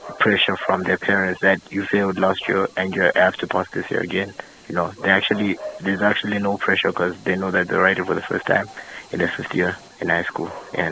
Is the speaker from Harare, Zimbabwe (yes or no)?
yes; Glenview, Harare, Zimbabwe; I'm from Glenview 8. My first issue is on the education system in Zimbabwe.